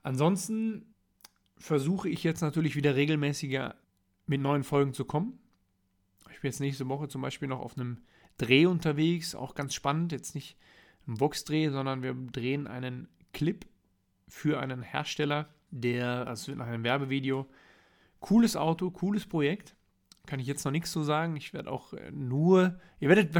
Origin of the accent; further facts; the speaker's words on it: North Rhine-Westphalia, Germany; ich komme aus dem Ruhrgebiet